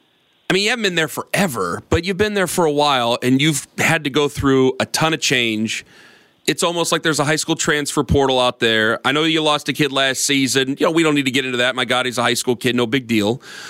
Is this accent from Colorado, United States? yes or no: no; Perry, Ohio, United States; Because I'm from Perry, down there next to Canton McKinley